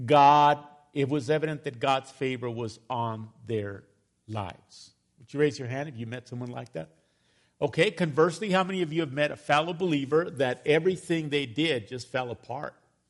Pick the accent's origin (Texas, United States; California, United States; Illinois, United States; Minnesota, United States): Texas, United States; El Paso; Understand that I was raised in El Paso, Texas. My family was not wealthy by any means. We lived under poverty level.